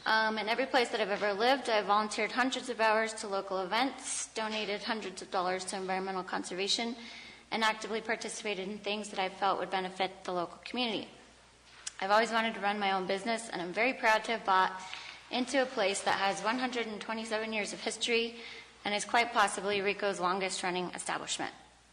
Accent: New Mexico, United States; also born or lived in Panama; I grew up in New Mexico.

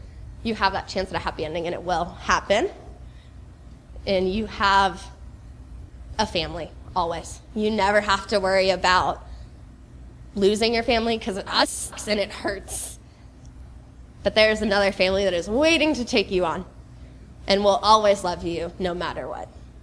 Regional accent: Florida, United States; now in Fort Wayne, United States; I'm not made for the cold. I was born and raised in Florida.

